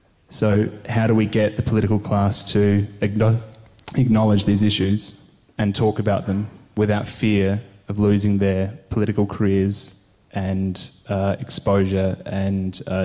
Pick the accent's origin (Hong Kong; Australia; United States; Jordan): Australia; Firstly, I'm an Australian